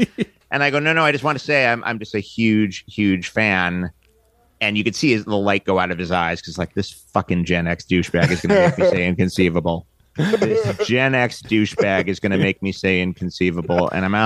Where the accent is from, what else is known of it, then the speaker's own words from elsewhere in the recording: Manhattan, New York, United States; And I grew up in Manhattan, as you having trudged through my book, you know this.